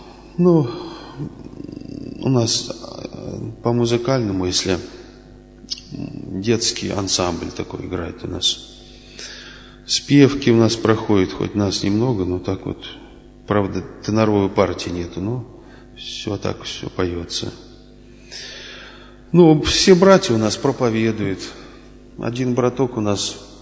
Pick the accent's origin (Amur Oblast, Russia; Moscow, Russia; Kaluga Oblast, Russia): Kaluga Oblast, Russia; я из Калужской области, ну, 97-98 год я вот там постоянно как женился.